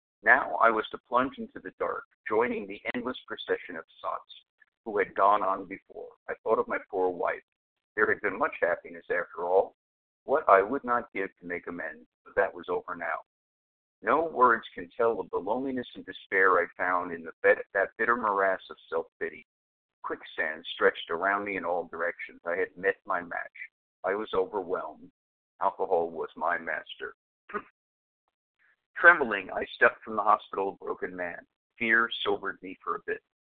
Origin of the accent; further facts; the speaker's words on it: Los Angeles, California, United States; Good morning. … from Los Angeles